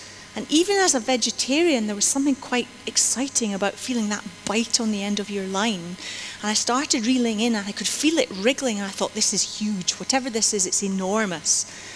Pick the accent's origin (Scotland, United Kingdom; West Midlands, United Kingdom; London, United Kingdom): Scotland, United Kingdom; St Andrews; When I was a little girl growing up in St. Andrews, we used to go fishing off the end of the harbour.